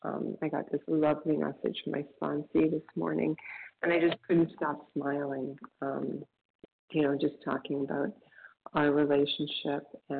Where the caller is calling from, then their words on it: Toronto, Ontario, Canada; from Toronto, Canada.